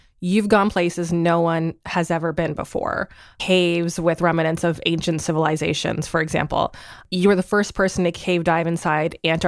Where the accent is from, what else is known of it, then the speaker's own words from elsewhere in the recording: Ontario, Canada; I grew up in Southern Ontario.